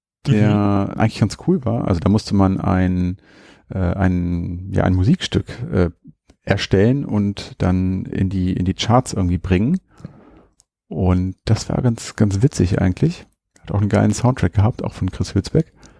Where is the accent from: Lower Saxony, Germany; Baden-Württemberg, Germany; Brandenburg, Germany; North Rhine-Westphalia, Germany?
Lower Saxony, Germany; Hanover; Also wir hatten ja hier bei uns in Hannover auch in Spielzeugläden